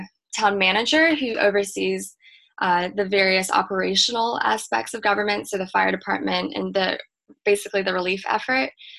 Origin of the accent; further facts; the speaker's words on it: Andover, Massachusetts, United States; I'm actually from Andover. I moved there when I was 11. So I grew up in the community.